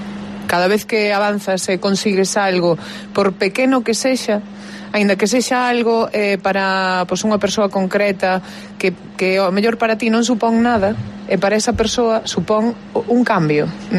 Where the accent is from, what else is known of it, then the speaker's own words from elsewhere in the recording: Burela, Galicia, Spain; O sea, decimos, no, son de Burela. E se non saben onde está, explicamos.